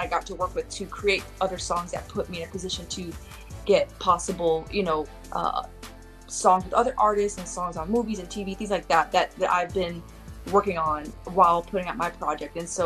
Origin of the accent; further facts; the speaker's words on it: Atlanta, Georgia, United States; For me, I was, I don't know if you know, but I was raised in ATL in Georgia. I went to school in the city, ATL, but I was raised in Georgia